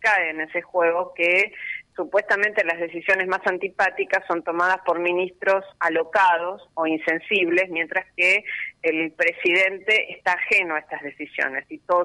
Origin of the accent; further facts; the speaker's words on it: Argentina; yo como argentina siento un gran dolor